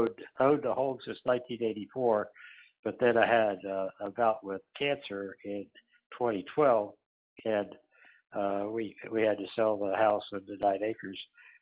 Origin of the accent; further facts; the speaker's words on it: West Virginia, United States; I'm from the South. I'm from West Virginia, where the hillbillies are.